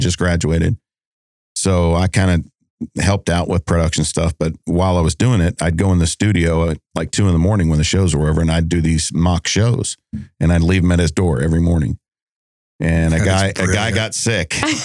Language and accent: English; Atlanta, Georgia, United States; Well, so I'm from Atlanta, where CNN is based.